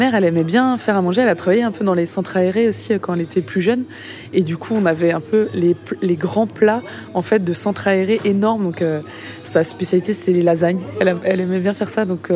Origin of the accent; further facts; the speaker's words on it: Mulhouse, Grand Est, France; born there; Je suis née à Mulhouse. Je viens d'une fratrie, on est 9 en tout